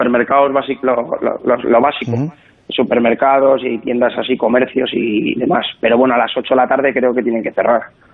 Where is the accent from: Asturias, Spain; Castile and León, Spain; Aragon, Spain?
Aragon, Spain; aunque soy aragonés, siempre he tenido el Madrid en el corazón.